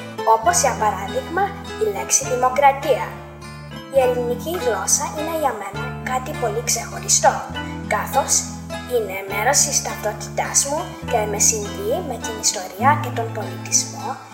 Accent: Greece; first language Greek; μου αρέσει ότι είμαι Έλληνας και οι πρώτες λέξεις που μίλησα ήταν ελληνικές.

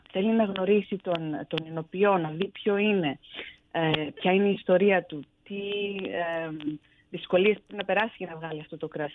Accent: Crete, Greece; now in United States; εδώ στην Ξενιτιά ο τόπος μας είναι η Ελλάδα. Ναι, μένω ιδιαίτερη πατρίδα είναι η Κρήτη, αλλά ο τόπος μου είναι η Ελλάδα.

